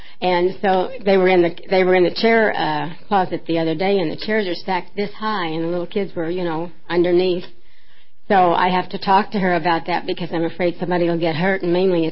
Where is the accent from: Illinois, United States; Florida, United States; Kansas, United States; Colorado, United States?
Kansas, United States; Baxter Springs; also born or lived in Oklahoma; But I was born in Oklahoma, and I grew up in Kansas, and back there we do things kind of backwards, you know.